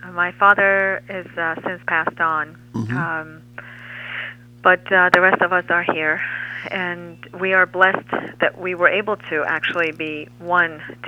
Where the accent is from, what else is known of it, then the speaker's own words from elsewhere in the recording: Iran; first language Aramaic; English is a second language; I speak Farsi since I was born and raised in Iran. And I have lived in Italy for a few months, and I have Italian relatives from Italy, so I speak a bit of Italian as well.